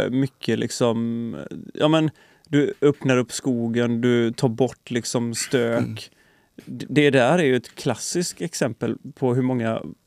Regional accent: Onsala, Halland County, Sweden; Det var ju till och med ute i de fina kvarteren i Onsala där jag kommer ifrån. Från början liksom.

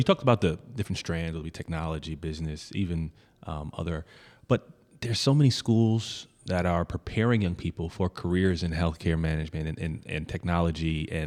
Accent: New Jersey, United States; I mean, I'm from Jersey in the 90s.

